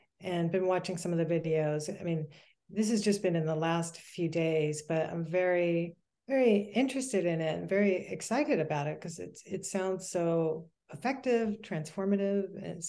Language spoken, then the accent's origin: English; Los Angeles, California, United States; And I'm from Los Angeles. Should I say more about my background, or should?